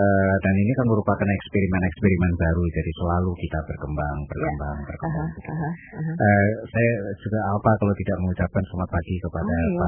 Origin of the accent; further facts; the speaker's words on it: Pacitan, East Java, Indonesia; born there; Pacitan itu daerah kelahiran saya.